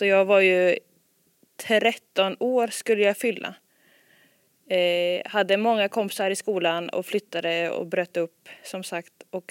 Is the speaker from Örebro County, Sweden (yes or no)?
no; Östersund, Jämtland County, Sweden; born there; also born or lived in Vilhelmina; Jag föddes i Östersund. Flyttade sen år ner till Jo där vi bodde i 12-13 år. Och sen flyttade vi upp till Vilhelmina som ligger långt, långt upp.